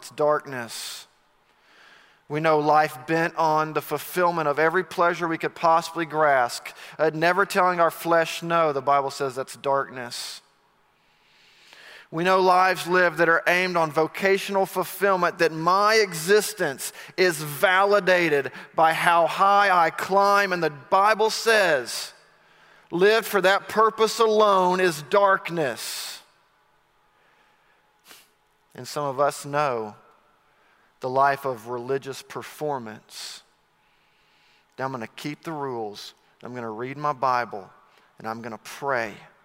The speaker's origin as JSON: {"language": "English", "town": "Auburn", "region": "Alabama", "country": "United States", "tie": "born or raised there", "said": "I remember being a little boy growing up in Auburn, Alabama"}